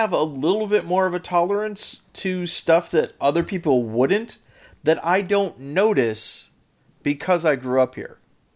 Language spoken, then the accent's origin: English; Midwest, United States; I don't think a lot of people thought of me as a Midwesterner, really.